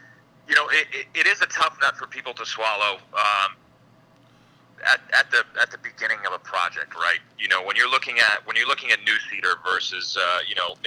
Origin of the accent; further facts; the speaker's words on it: Northeast, United States; Well, if we go back a little bit, I'm actually from the Northeast